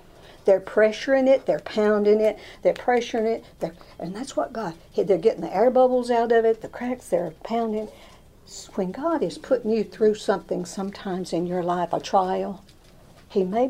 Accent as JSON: {"language": "English", "region": "Alabama", "country": "United States", "tie": "born or raised there", "said": "When I grew up down in Alabama, I grew up in a little coal mining town."}